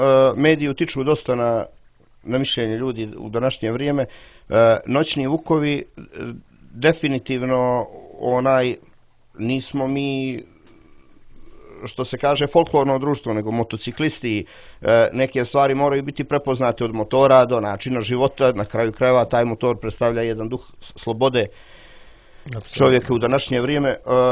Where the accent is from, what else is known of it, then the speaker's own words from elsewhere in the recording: Montenegro; Nismo mi u Crnoj Gori nikakvi Rusi ili ne znam ni ja šta, mi smo Srbi, Crnogorci